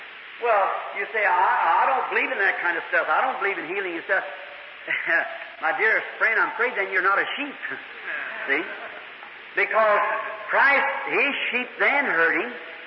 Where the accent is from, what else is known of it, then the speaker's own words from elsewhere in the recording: United States; I'm an American. I love my country.